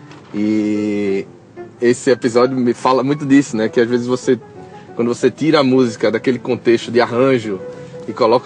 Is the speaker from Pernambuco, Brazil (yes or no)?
yes; Recife, Pernambuco, Brazil; sou de Recife, Pernambuco, músico e compositor.